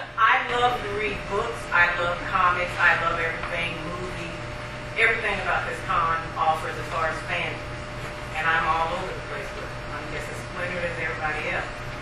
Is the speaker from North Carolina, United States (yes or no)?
yes; North Carolina, United States; Robin and I have been coming to the con for 5 years. We're from North Carolina.